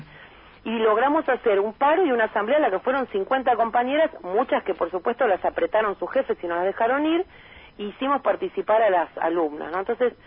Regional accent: Morón, Buenos Aires Province, Argentina; now in Berisso, Argentina; yo no soy de acá, soy de Morón, ya soy de acá en realidad. Nací en Morón, viví mucho tiempo, pero hace 20 años que vivo en Berisso.

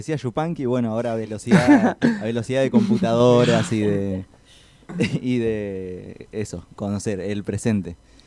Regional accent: Chubut, Argentina; yo que soy de Chubut

